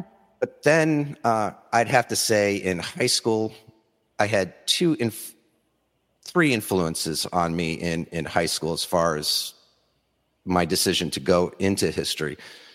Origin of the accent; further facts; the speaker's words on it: New York, United States; I grew up in New York, and one of the first trips I remember as a family was traveling to Gettysburg National Military Park in Pennsylvania.